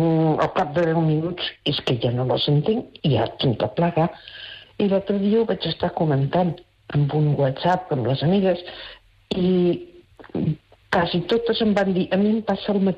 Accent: Catalonia, Spain; Jo sempre escolto la ràdio, la televisió en català, i soc catalana de tota la vida

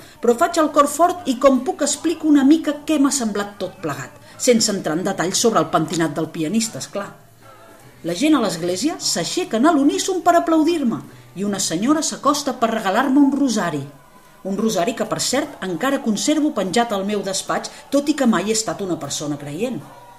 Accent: Barcelona, Catalonia, Spain; now in United States; Els diu que vinc de Barcelona, que estic fent un viatge per la ruta

